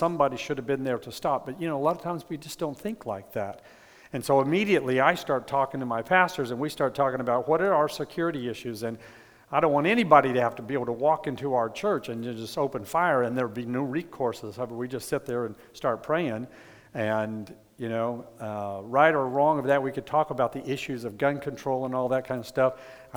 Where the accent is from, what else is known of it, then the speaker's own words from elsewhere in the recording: Texas, United States; my first reaction to that, because I'm a Texan, is why wasn't somebody there to protect those people?